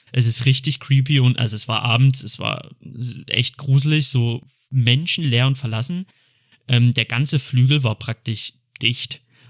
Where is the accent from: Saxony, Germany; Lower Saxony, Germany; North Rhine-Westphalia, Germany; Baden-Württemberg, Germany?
North Rhine-Westphalia, Germany; Cologne; ich komme aus Köln